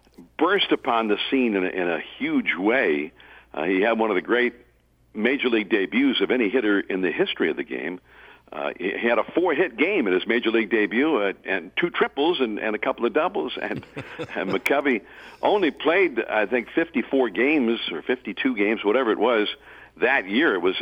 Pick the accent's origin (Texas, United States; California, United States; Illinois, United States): California, United States; and I grew up here in the Bay Area, and I grew up with the Giants as my team